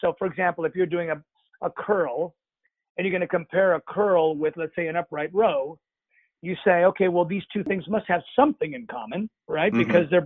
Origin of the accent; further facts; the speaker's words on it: Pasadena, California, United States; Well, it was just luck because Pasadena was my hometown.